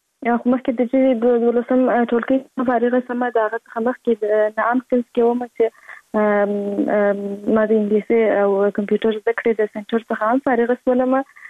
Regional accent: Kandahar, Afghanistan; born there

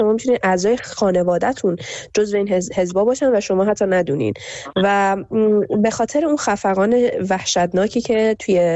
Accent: Iran; به عنوان یک ایرانی

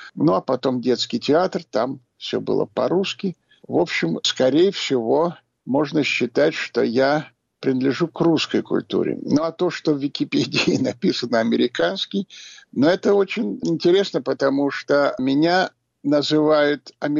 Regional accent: Chernivtsi Oblast, Ukraine; я вырос на Буковине, в замечательном городе, с замечательными культурными традициями, городе мультинациональном

